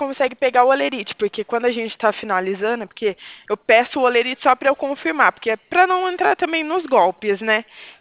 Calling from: Limeira, São Paulo, Brazil; Eu falo da cidade de Limeira, aqui do estado de São Paulo.

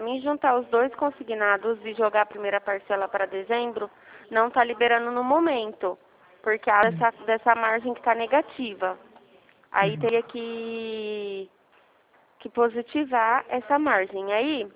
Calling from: Campinas, São Paulo, Brazil; Do estado de São Paulo, da cidade de Campinas.

